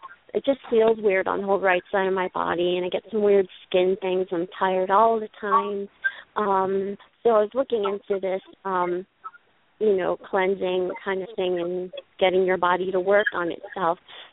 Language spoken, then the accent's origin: English; North Carolina, United States; North Carolina. My number is an old number from Arizona.